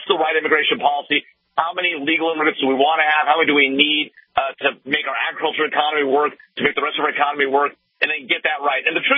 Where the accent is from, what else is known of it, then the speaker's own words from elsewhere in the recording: United States; I mean, look, I'm an American.